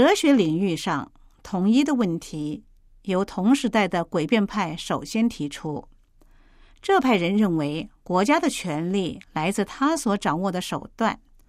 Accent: China; 自然法律这观念对我们中国人来说是极其生疏的

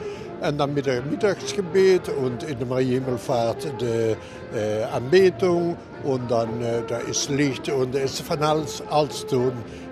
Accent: Netherlands; German is a second language; Ich komme aus Holland und ich komme speziell für den Christuskongress bis Montag nächste Woche.

